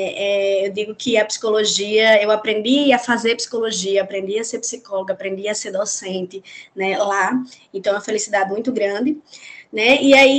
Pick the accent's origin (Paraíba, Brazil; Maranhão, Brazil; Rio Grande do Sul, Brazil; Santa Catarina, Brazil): Paraíba, Brazil; João Pessoa; eu sou aqui de João Pessoa, na Paraíba. Fiz o curso de psicologia aqui no Centro Universitário de João Pessoa, UNIP, né, onde atualmente eu sou docente há 13 anos